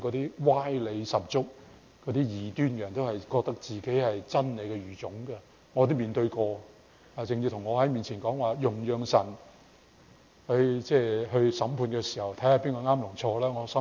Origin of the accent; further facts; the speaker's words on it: Guangdong, China; accent: Cantonese; 我们广东话很传神的